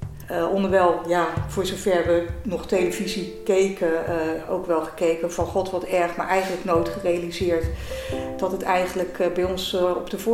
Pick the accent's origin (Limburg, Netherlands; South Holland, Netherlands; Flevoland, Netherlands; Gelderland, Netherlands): South Holland, Netherlands; Delft; ik ben 59 jaar, geboren en getogen in Delft.